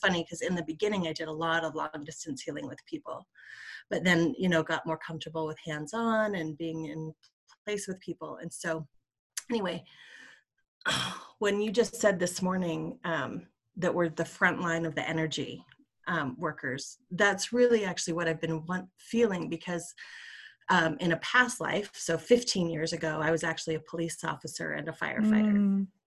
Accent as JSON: {"language": "English", "town": "Salt Lake City", "region": "Utah", "country": "United States", "said": "I'm from Salt Lake City, Utah."}